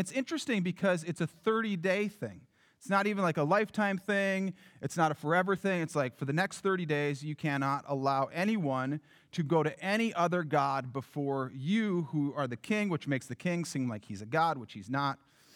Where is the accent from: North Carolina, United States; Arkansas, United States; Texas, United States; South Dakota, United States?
South Dakota, United States; I grew up in South Dakota, right on the border of South Dakota and Nebraska.